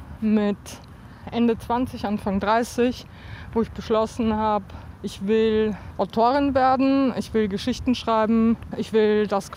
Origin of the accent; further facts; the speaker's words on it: Vienna, Austria; now in Leipzig, Germany; ich bin ja in Wien zu großen Teilen aufgewachsen, das ist ja eher hügelig.